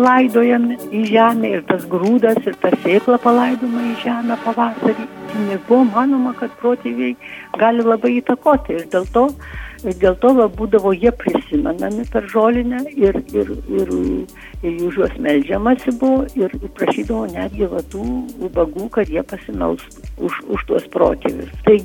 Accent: Dzūkija, Lithuania; Aš esu dzūkė, dzūkijoje tuo metu labai daug buvo baravykų

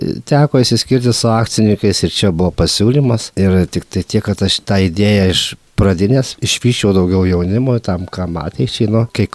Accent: Alytus, Alytus County, Lithuania; geresnio, gal tikresnio alitiškio negu aš tai negali būti, nes gimiau prie pat Piliakalnio ir augau ir dabar tikiuosi dar grįžti ten.

